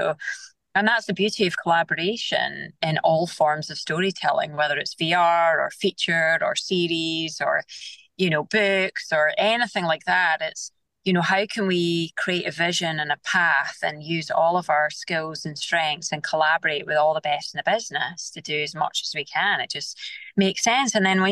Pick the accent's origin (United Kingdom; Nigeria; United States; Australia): United Kingdom; Scotland; I'm obviously Scottish, and like when I say something, I mean it.